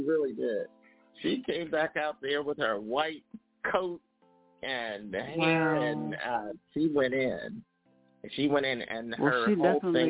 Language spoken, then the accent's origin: English; Philadelphia, Pennsylvania, United States; And as a little child growing up in Philadelphia, Pennsylvania, it was really cold in February.